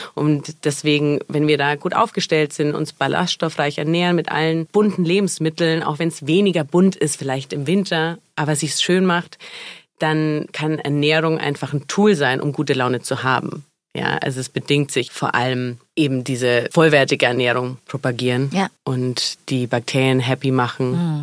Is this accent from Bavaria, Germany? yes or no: yes; Nuremberg, Bavaria, Germany; born there; Ja, also ich bin ja aus Nürnberg gebürtig.